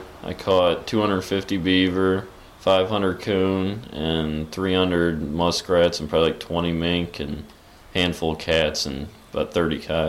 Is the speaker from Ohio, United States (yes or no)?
yes; Ohio, United States; I'm from Northeast Ohio.